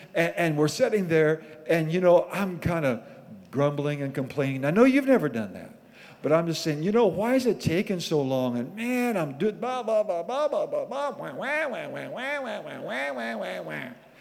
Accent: Iowa, United States; and you know, we're from Iowa originally, and it's about 6 hours from here to where our parents lived.

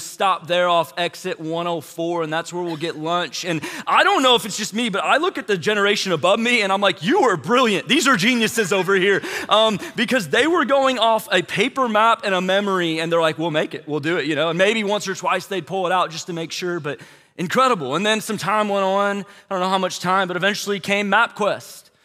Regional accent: St. Louis, Missouri, United States; I grew up in St. Louis, and so we would vacation most summers from St. Louis, and we'd drive to Florida.

